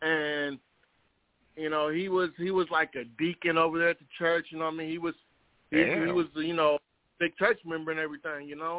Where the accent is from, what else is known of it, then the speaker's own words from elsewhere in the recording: Wichita, Kansas, United States; You know, a lot of people who don't know, I'm originally from Wichita, Kansas, you know.